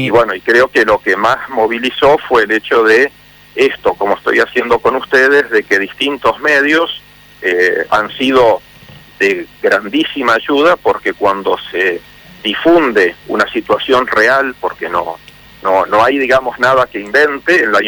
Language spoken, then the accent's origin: Spanish; Viale, Entre Ríos, Argentina; born there; also born or lived in Santa Fe; Yo nací en Viale. Yo soy entrerriano, tengo parte de mi familia en Viale, algo de mi familia en Paraná.